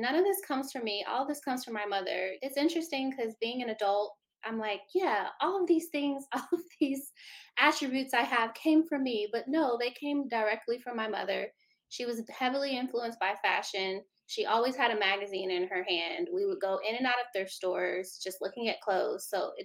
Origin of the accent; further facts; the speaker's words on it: Texas, United States; I mean, I'm from Texas.